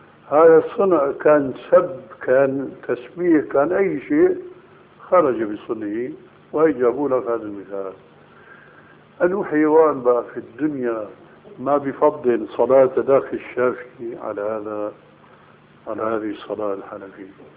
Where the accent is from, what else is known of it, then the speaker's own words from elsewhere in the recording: Damascus, Damascus Governorate, Syria; هناك عندنا في دمشق